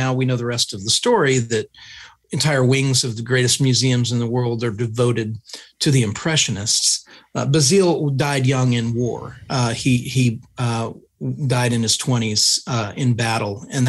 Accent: United States; I'm an American, so I call him Van Gogh.

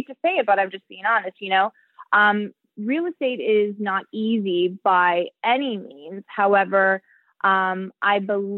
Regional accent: Dallas, Texas, United States; So originally I went, I'm originally from Dallas, Texas. I went to school for theater right after high school.

